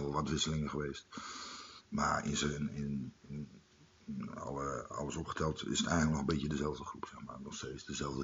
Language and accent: Dutch; Emmen, Drenthe, Netherlands; een paar jaar verhuisd om te studeren in Groningen. Maar verder eigenlijk altijd trouw gebleven aan deze plaats. Ik voel me ook echt Emmenaar. Ik voel me ook Drent. Ik voel me ook Nederlander en ook Europeaan.